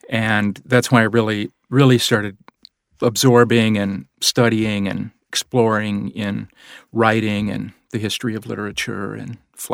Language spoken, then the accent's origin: English; Mason City, Iowa, United States; I'm originally from Northern Iowa, Mason City, Iowa, midway between Des Moines and Minneapolis